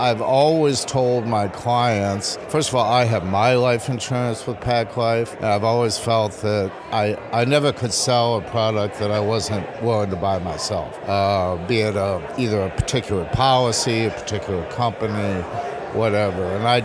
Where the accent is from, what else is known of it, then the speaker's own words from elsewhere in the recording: Detroit, Michigan, United States; I'm from Detroit.